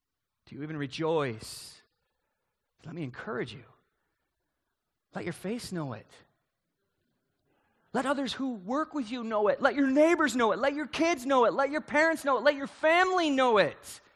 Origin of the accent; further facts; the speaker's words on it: Michigan, United States; We're from Michigan, so there's all kinds of sports hopes that get dashed, you know.